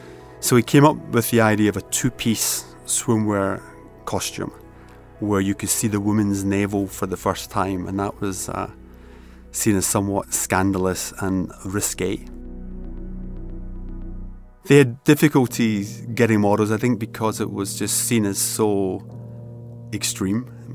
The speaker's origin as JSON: {"language": "English", "town": "Glasgow", "region": "Scotland", "country": "United Kingdom", "tie": "born or raised there", "said": "I was born in Glasgow and brought up in Glasgow"}